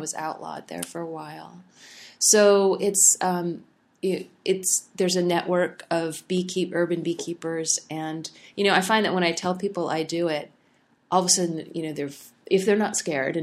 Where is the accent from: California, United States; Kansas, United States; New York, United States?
California, United States; Carmel Valley; I grew up in Carmel Valley, and in my grandparents' house, and I was raised by my grandparents.